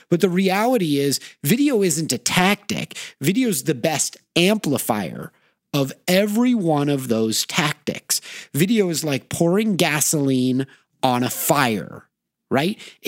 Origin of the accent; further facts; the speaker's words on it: Los Angeles, California, United States; you know, I grew up in Los Angeles. In LA, everything glitters, but has very little substance.